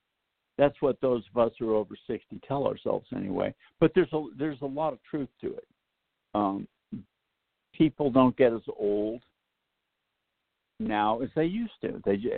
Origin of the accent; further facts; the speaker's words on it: Boston, Massachusetts, United States; I grew up in Boston. I know what New Yorkers are like better than anybody, because they're our number one rivals in sport.